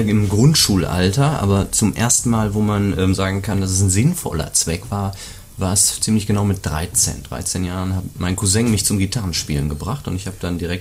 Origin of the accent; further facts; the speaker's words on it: Schalksmühle, North Rhine-Westphalia, Germany; also born or lived in Hagen; Ich komme gebürtig aus Hagen, ehemals Musikerstadt, und bin in Schalksmühle am Rande des Sauerlands aufgewachsen.